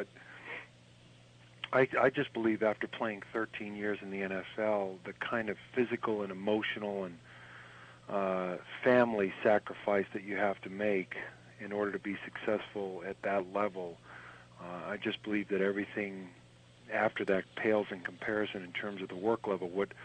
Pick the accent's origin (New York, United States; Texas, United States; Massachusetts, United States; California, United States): Massachusetts, United States; Charlestown; also born or lived in Somerville; they didn't have a hospital in Charlestown, so I was born in Somerville.